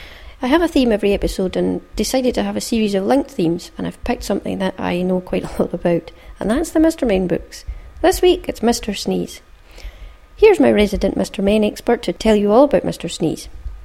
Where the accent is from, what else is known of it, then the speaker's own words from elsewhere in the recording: Scotland, United Kingdom; I was away from Caithness and I was asked where I was from and I said, oh, the north coast of Scotland.